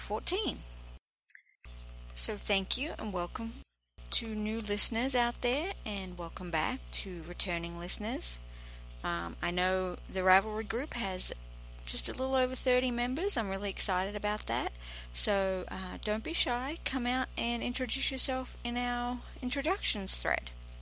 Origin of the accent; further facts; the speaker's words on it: Australia; I'm from Australia